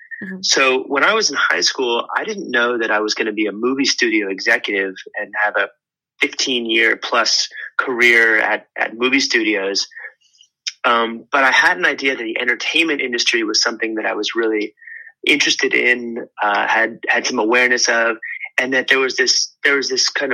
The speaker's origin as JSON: {"language": "English", "region": "California", "country": "United States", "tie": "born or raised there", "said": "And I grew up in the Bay Area where technology and Silicon Valley and that whole culture was really, you know, at the essence of the place where I grew up."}